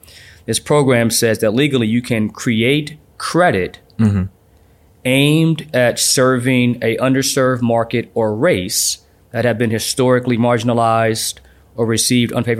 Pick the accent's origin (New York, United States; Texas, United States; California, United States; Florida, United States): California, United States; Los Angeles; L.A., born and raised, Crenshaw and Adams. My mother, had me and my younger brother, teenage mom. And so we grew up in South L.A.